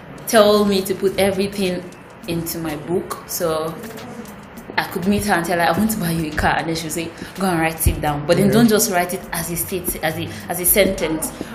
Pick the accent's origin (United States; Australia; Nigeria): Nigeria; Lagos; born there; now in Kaduna, Nigeria; I've been in Kaduna for a very, very long time. Though I didn't grow up here in Kaduna. I was born in Lagos, but came back to Kaduna a few years ago.